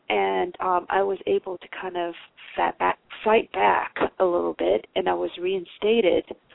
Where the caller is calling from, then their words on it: California, United States; Hi, John. … I'm calling from California.